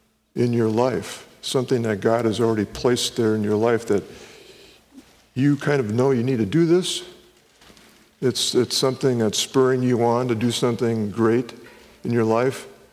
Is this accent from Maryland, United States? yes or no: no; Wisconsin, United States; now in California, United States; I grew up in Wisconsin, so there's no mountains even close by. And it wasn't until my mid-30s that I saw my first mountain here in California.